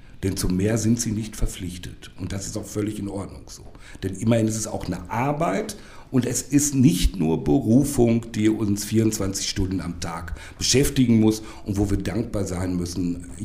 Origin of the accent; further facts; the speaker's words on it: North Rhine-Westphalia, Germany; Ich komme aus dem Ruhrgebiet.